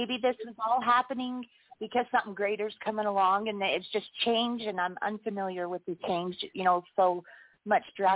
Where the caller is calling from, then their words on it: Wyoming, United States; I am from Wyoming.